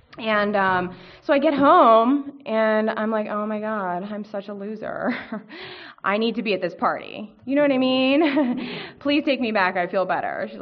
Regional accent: Pennsylvania, United States; I'm actually from Bucks County, I'm from Bucktown, and that's where I'm from here

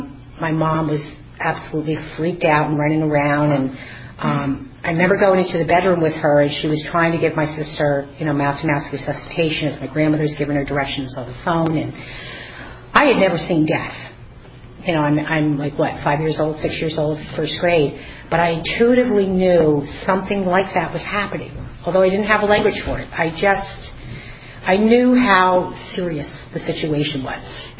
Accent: Pottsville, Pennsylvania, United States; And to end up in my hometown, Pottsville, is just like, whoa, I did not see that coming.

